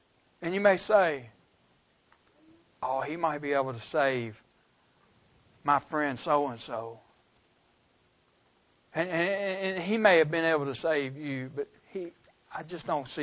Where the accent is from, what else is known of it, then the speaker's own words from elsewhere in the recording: Portland, United States; Well, God, you got to understand, I grew up in Portland.